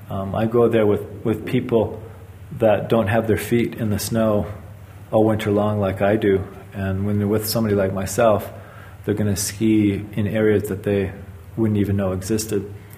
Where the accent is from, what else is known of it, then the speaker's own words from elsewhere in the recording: Hawaii, United States; now in Switzerland; the cultures that I grew up in Hawaii or here in Switzerland.